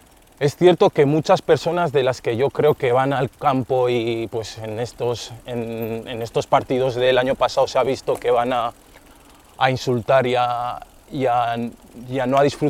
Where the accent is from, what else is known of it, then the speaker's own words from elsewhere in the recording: Basque Country, Spain; Y yo me siento vasco como se sienten todos mis compañeros, ¿no?